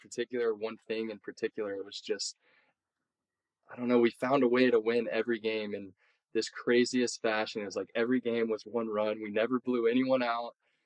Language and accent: English; Florida, United States; I'm from Florida and we're in New York